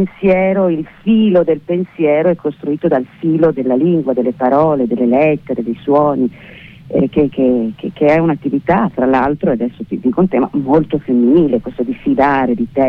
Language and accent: Italian; Florence, Tuscany, Italy; moved away; io sono nata e cresciuta a Firenze, non vivo a Firenze da 40 anni